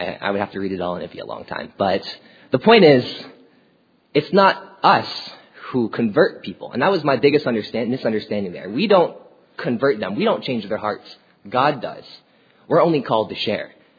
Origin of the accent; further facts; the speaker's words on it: United States; born there; You know, as an American-born Chinese, I don't really understand a lot of the things that happen in China.